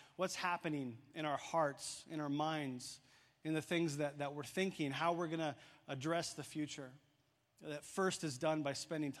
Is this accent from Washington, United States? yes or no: yes; Washington, United States; the last major race I ran with my dad was a 25K race along the Columbia River in my home state of Washington State.